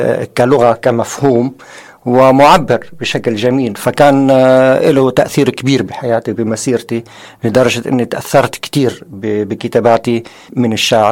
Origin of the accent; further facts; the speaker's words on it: Palestine; also born or lived in Yarmouk Camp, Syria; فلسطيني مولود بسوريا مخيم اليرموك، مواليد عام 1964.